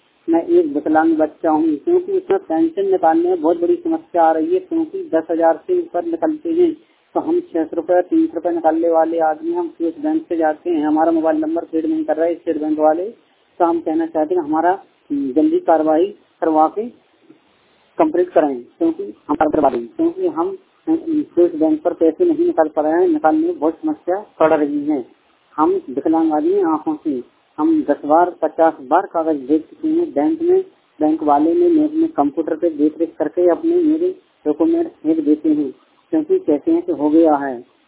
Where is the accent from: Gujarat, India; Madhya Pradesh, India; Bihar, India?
Madhya Pradesh, India; Deori; ग्राम देवरी तहसील कन्याना जिला शिवपुरी मध्य प्रदेश के रहने वाला हूँ।